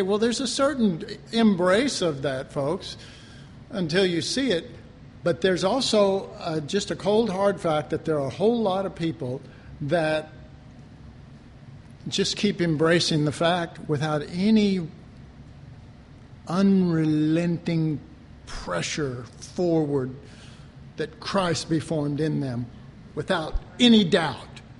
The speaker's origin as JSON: {"language": "English", "town": "Dallas", "region": "Texas", "country": "United States", "said": "I was from Oak Cliff. You know, you didn't... You don't live in Oak Cliff and worry about consequences, you know what I mean?"}